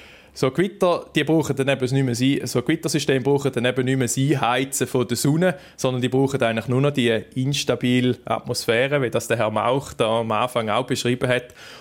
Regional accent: Switzerland; Ja, das ist jetzt vielleicht nicht bei uns in der Schweiz

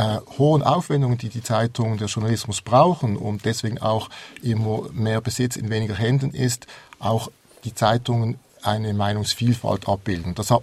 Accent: Basel, Basel-Stadt, Switzerland; Ich komme ja aus Basel.

